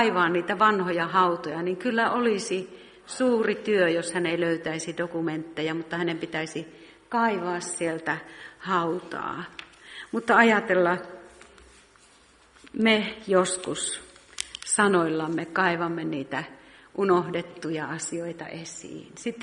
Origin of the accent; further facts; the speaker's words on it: Joensuu, North Karelia, Finland; kävimme Joensuussa. Siellä aina kun käymme, olen sieltä kotoisin